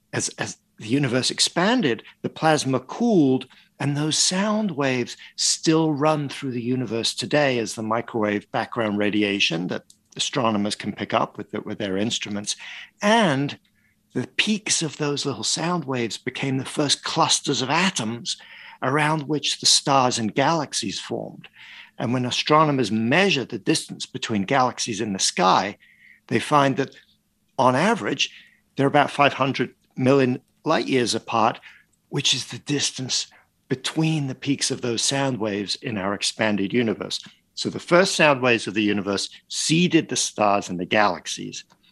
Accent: Paris, Île-de-France, France; I grew up in Paris and in France.

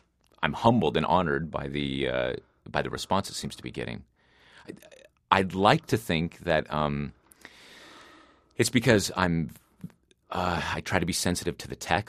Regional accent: Gardnerville, Nevada, United States; also born or lived in Reno, Nevada; Yeah, I grew up near there in a little farming town called Gardnerville. I actually lived all over the state because my dad worked for the state of Nevada, but always in very small towns, usually population 3,000, 4,000, 5,000.

